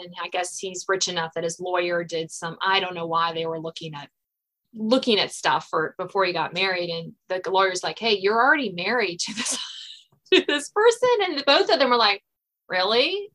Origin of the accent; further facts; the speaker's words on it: Virginia, United States; I'm based in Virginia. I was born in Virginia. I've lived here except for college my whole life. Happened to marry another Virginia native.